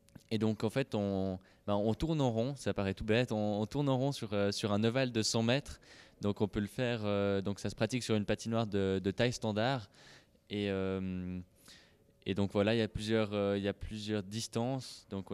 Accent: Leysin, Vaud, Switzerland; now in Lausanne, Switzerland; comme vous l'avez déjà dit. Je suis originaire de Lézin et maintenant j'habite à Lausanne.

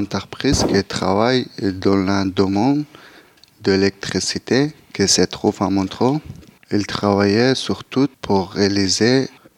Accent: Chambly, Hauts-de-France, France; Bon, je viens de Chambly et je passais ce monde devant.

